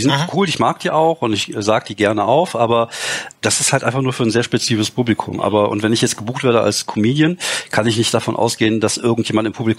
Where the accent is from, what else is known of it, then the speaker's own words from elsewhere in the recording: France; also born or lived in Germany; dass ich halt als Deutscher in Frankreich aufgewachsen bin auch, weil ich bin Halbfranzose. Und meine Mutter, als sie sich von meinem Vater getrennt hat, ist sehr viel nach Frankreich gezogen. Ich war 8 Jahre alt